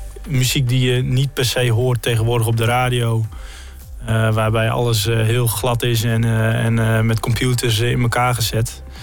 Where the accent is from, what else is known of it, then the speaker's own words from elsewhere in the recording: Groningen, Netherlands; En ja, we komen hier uit Groningen. Repeteren hier ook in Groningen.